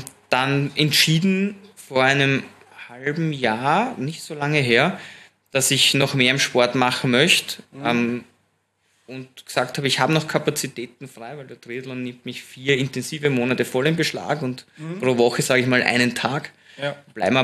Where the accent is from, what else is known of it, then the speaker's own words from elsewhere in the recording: Vienna, Austria; ich bin ein Wiener